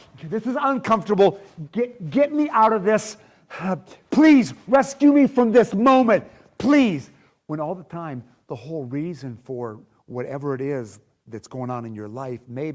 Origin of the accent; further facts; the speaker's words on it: Nashville, Tennessee, United States; So I'm from Nashville.